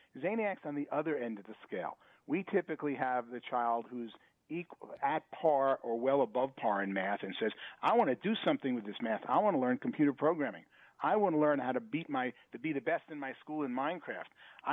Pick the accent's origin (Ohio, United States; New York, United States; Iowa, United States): New York, United States; Long Island; also born or lived in Brooklyn; I was born in Brooklyn, New York, when Brooklyn was not a fashionable place to be, and escaped to Long Island, where I went to high school